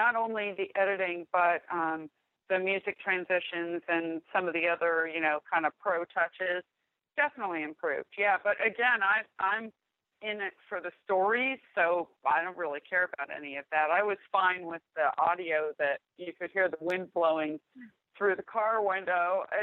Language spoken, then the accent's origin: English; Wilmington, North Carolina, United States; I am from Wilmington, North Carolina, and I am a longtime listener.